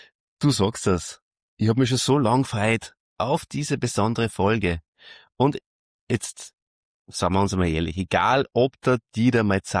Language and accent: German; Salzburg, Austria; Normal nehme ich ja, wie ihr wisst, aus meinem Podcast-Studio im Burgenland auf. Aber heute komme ich aus Salzburg. Ich bin auf Heimatbesuch.